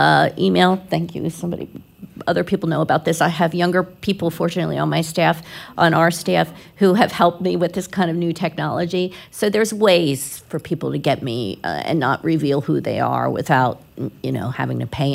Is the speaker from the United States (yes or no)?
yes; Philadelphia, Pennsylvania, United States; Like I said, I grew up in Philly